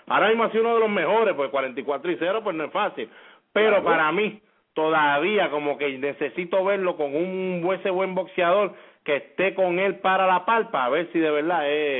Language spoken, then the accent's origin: Spanish; Puerto Rico; todos en Puerto Rico le llamaron el pantalón boricua, porque así somos los boricuas